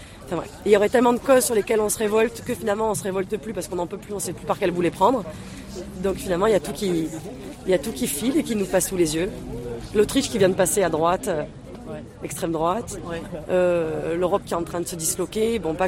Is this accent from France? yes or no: yes; Marseille, Provence-Alpes-Côte d'Azur, France; La plaine, moi je suis marseillaise à la base